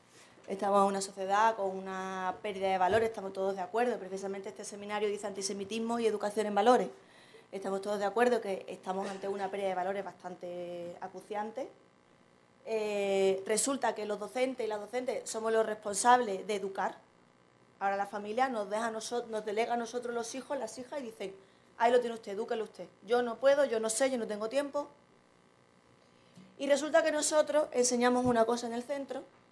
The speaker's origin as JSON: {"language": "Spanish", "region": "Ceuta", "country": "Spain", "said": "nosotros, mi compañero David y yo, venimos de Ceuta, hermana de Melilla, también en África."}